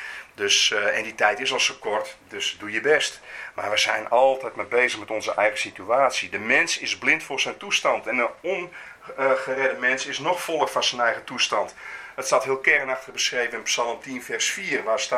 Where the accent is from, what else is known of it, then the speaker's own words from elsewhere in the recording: Leeuwarden, Friesland, Netherlands; moved away as an adult; ik ben geboren getogen in Leeuwarden, maar ik trok op mijn 18e als student naar Leeuwarden. En daar trok op mijn 18e als student naar Groningen